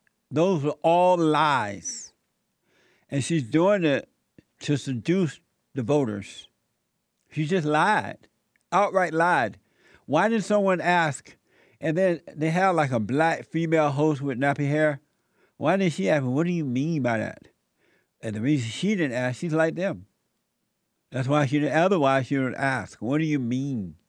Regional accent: Alabama, United States; I grew up in Alabama, as you know, under the Jim Crow law, as you know.

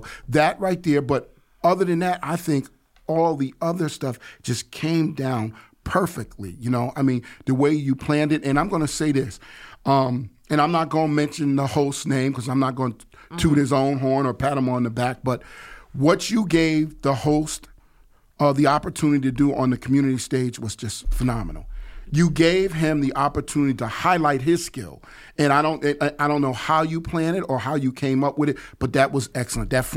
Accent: Albany, New York, United States; And you know, me growing up in Albany and I never seen anything like that.

